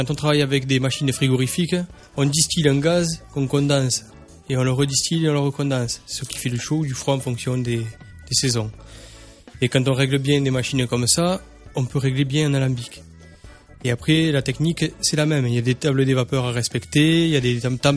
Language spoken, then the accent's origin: French; Occitanie, France; Enfin, je suis originaire de l'Hérault.